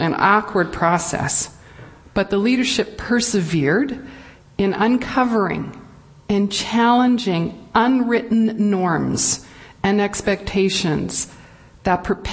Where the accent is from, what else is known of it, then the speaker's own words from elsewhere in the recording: Canada; Being righteously Canadian and married to an Asian for 17 years, I was indignant, but I had to go.